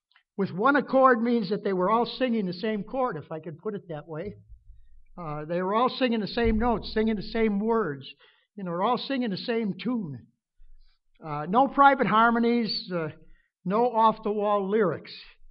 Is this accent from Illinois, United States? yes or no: yes; Chicago, Illinois, United States; born there; I was born in Chicago, Illinois, and I moved back there with Donna after we were married.